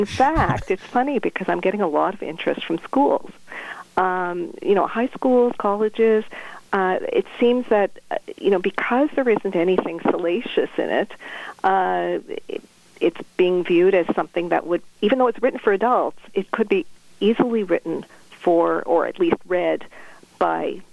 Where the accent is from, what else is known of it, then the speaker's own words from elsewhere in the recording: Toronto, Ontario, Canada; I grew up in Toronto, and I happened to live on a street where there are a lot of survivors.